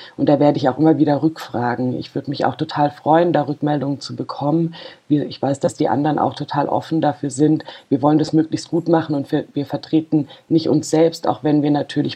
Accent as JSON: {"language": "German", "town": "Freiburg", "region": "Baden-Württemberg", "country": "Germany", "tie": "born or raised there", "said": "ich komme aus Freiburg, bin da auch geboren, gehe schon seit Kindesbeinen an zum Sportclub Freiburg und da ist meine Heimat, meine Fußballheimat"}